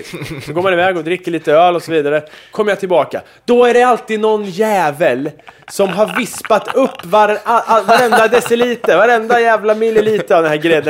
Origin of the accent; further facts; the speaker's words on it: Kumla, Örebro County, Sweden; En tradition som är härstammar ifrån min uppväxt i Kumla.